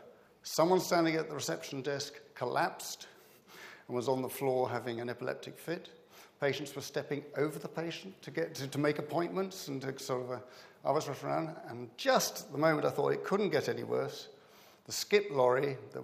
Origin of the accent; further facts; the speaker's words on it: England, United Kingdom; You know, I'm English.